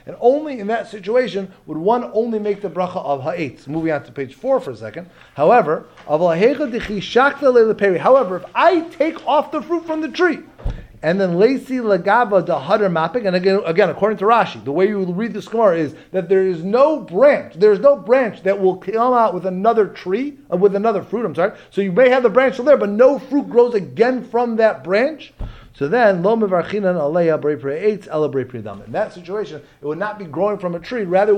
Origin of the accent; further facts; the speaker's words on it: Chicago, Illinois, United States; I grew up in Chicago. We don't have any fruits over here.